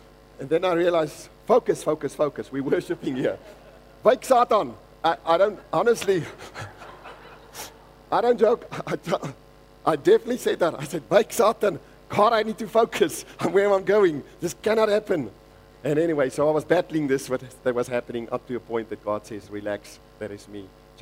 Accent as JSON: {"language": "English", "country": "Namibia", "tie": "born or raised there", "moved": "yes", "lives_now": "London, United Kingdom", "said": "So we grew up in Namibia, and then we're there for quite a while. And then in 2003, moved to London."}